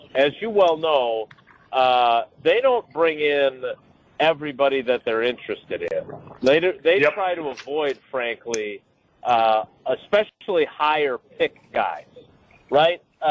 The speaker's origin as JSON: {"language": "English", "town": "Milwaukee", "region": "Wisconsin", "country": "United States", "tie": "born or raised there", "said": "We're approaching the great city of Milwaukee, my hometown, and hopefully it continues to be nice and light for us."}